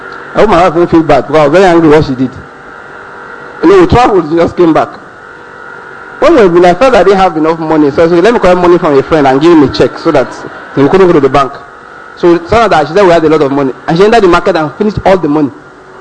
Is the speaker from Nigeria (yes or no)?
yes; Nigeria; I love being a Nigerian. You know what I'm saying? I love the idea. I am a Nigerian. I don't want the British passport at all. I don't want the American one.